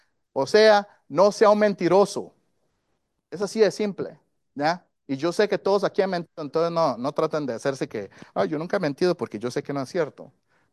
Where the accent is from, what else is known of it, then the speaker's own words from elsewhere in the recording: Costa Rica; Yo escuchaba eso creciendo, crecí en Costa Rica